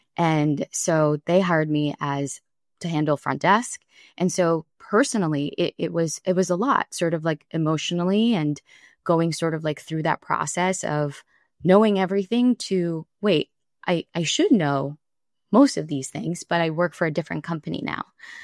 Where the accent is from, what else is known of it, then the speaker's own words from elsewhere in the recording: New York, United States; I grew up out east on Long Island.